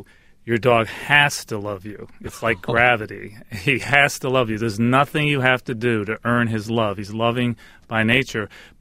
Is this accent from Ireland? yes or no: yes; Ireland; So being Irish, I'm able to take a lot of philosophical leaps